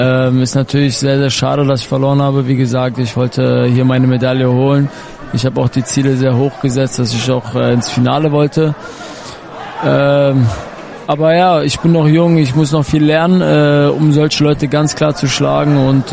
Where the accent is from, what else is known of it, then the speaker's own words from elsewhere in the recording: Berlin, Germany; Ich komme aus Berlin.